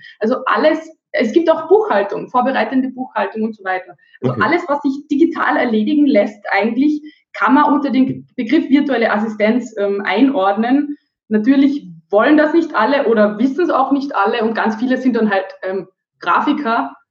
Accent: Carinthia, Austria; accent: Carinthian; now in Graz, Austria; Ich komme ursprünglich aus Kärnten, aus dem tiefsten Burgtal, wo man nicht schön spricht. Also definitiv sehr kärntnerisch. Aber ich bin in einer Schauspielerfamilie aufgewachsen und da hat man immer eher schöner gesprochen.

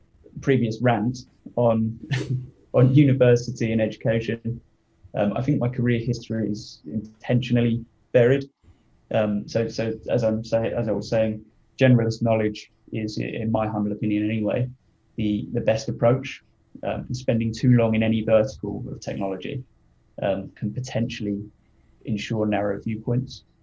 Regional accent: Portsmouth, South East England, United Kingdom; also born or lived in Barking / Grays / Canvey Island; So I grew up initially in Hampshire, Portsmouth. Mm. And then I moved to Barking. After Barking, I moved to Grays and then Canby Island.

